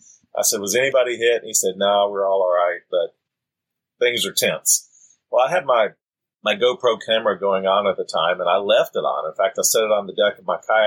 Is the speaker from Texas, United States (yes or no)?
yes; Texas, United States; We were raised around guns in Texas a lot